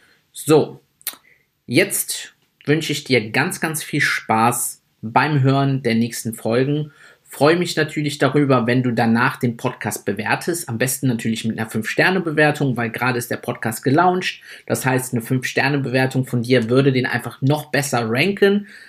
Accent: Italy; Ich bin Italiener, ich bin dadurch natürlich generell ein bisschen temperamentvoller

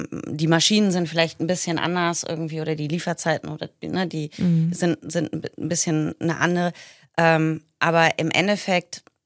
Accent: Hilden, North Rhine-Westphalia, Germany; now in Milan, Italy; Ich komme eigentlich aus Hilden, habe jetzt aber lange Zeit in Mailand gelebt oder lebe seit circa 7 Jahren in Mailand.

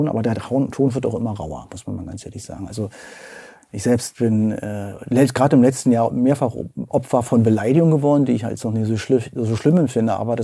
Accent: Berlin, Germany; born there; moved away as an adult; now in Brandenburg, Germany; Ich bin gebürtiger West-Berliner. Bin vor 20 Jahren nach LDS, also in die Nähe von Schönefeld gezogen.

